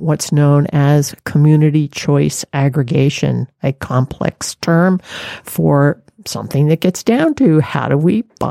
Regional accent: Maine, United States; particularly in my home state of Maine, where I was working at the time

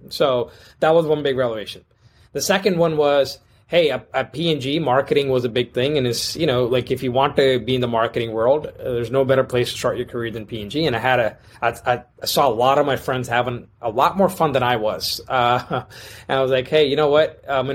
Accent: India; now in United States; But so Sri, you and I both grew up in India for part of our life.

